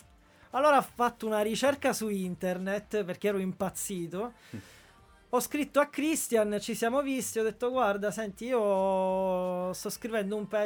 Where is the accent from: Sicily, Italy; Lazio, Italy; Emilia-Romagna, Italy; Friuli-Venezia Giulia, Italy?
Sicily, Italy; Palermo; now in Milan, Italy; Io sono siciliano di Palermo, vivo qui a Milano da circa 3 anni e mezzo.